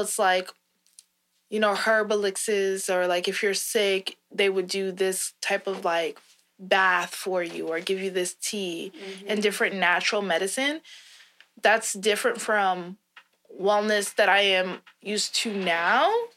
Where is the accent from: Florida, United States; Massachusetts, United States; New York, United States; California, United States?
New York, United States; Flatbush; Like, I would go to, like, delis and bakeries that I've went to since I was a child because I grew up on Flatbush, and it's just, like, they know you, and they would just give you stuff.